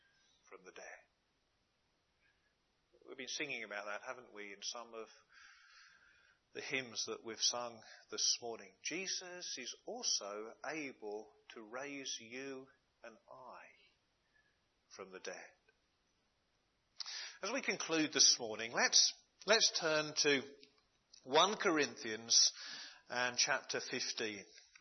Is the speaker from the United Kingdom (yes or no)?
yes; United Kingdom; As British people, we are connected to her.